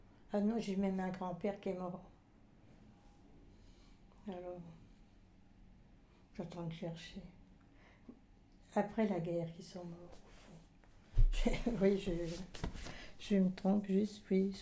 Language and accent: French; Buxeuil, France; born there; je suis née à Buxeuil le 13 février 36.